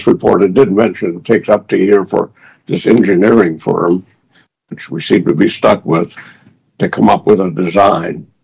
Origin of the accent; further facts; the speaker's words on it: Sandpoint, Idaho, United States; even though I'm from Sandpoint. Perhaps I'm biased on that.